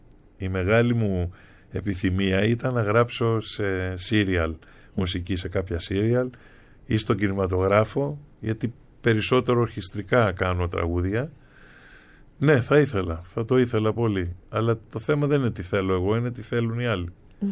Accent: Schinoussa, South Aegean, Greece; Για τις Σινούσες, γιατί εντάξει, η πατρίδα μου είναι και οι δύο μου γονείς είναι από εκεί.

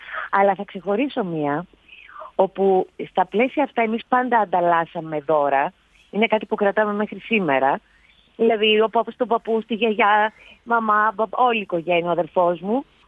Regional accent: Drapetsona, Attica, Greece; Δραπετσόνα. Ήταν σε γειτονιά υπέροχη, με ασπρόμαυρο πλακάκι

